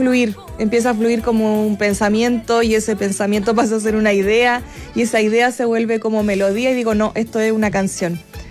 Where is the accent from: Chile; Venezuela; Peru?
Chile; para mí ha sido una evolución como artista, como compositora chilena también